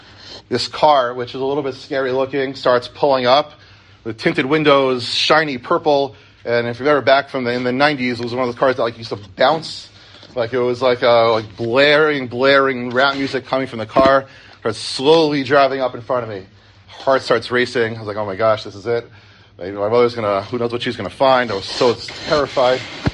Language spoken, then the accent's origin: English; Elizabeth, New Jersey, United States; I grew up in Elizabeth, and I was taking the train home from Midtown, from Penn Station.